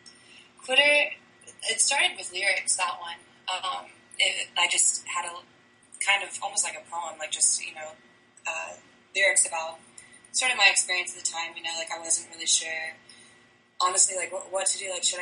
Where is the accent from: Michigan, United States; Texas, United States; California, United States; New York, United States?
Texas, United States; also born or lived in Trinidad / England; we moved, I guess, like 9 times in 7 years, and I was born in Texas, and I lived there until I was about 11. And then we moved to the Caribbean, to Trinidad, and we lived there for 2 years.